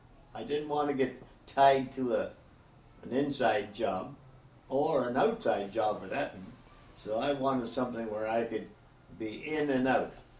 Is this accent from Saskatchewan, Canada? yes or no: no; Fort William, Ontario, Canada; I was born in Fort William.